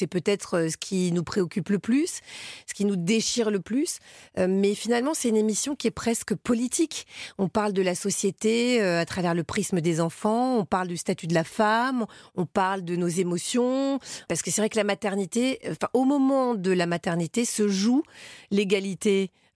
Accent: Paris, Île-de-France, France; je suis parisienne

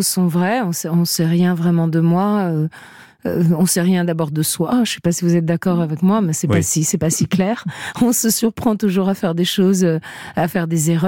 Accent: Italy; Après, je suis italienne, hein.

